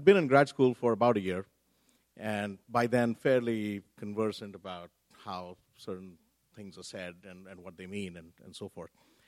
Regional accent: India; And I said, no, I'm from India.

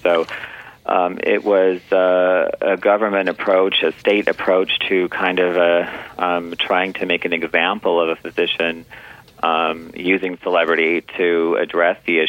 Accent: Los Angeles, California, United States; I am from Los Angeles. Yes, absolutely.

